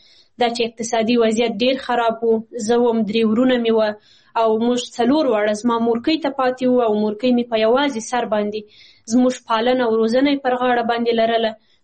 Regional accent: Kabul, Afghanistan; born there; also born or lived in Badakhshan / Tajikistan; زه خپله په کابل کې زیږیدلې یم، په 1915 کال باندې،

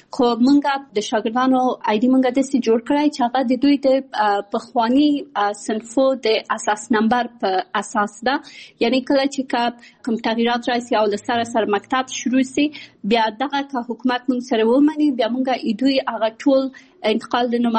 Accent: Kabul, Afghanistan; born there; also born or lived in Pakistan

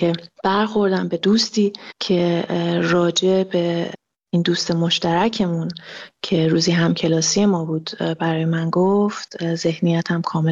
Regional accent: Mashhad, Razavi Khorasan, Iran; moved away as an adult; من مشهد بزرگ شدم، من متولد مشهد هستم و تا 18 سالگی در مشهد زندگی می کردم.

